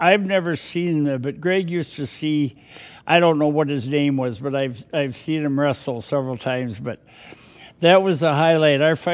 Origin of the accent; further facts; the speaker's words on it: Austin, Texas, United States; But I was born and raised in Austin. My dad was from Chicago, and he was a police officer in Austin.